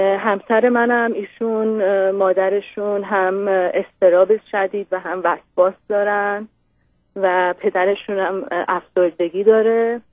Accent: Iran; now in United States; ما هر دوتامون از هر سال 83 خارج از ایران هستیم در آمریکا.

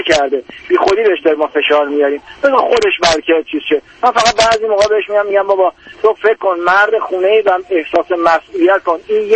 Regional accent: Iran; moved away as an adult; من تمام زندگیم ایرانه، چون من زمانی که از ایران می اومدم هیچ چیزی نفروختم،

